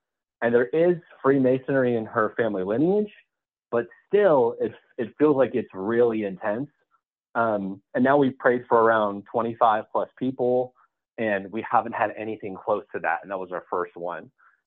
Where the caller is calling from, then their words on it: Atlanta, Georgia, United States; I'm calling in from Atlanta.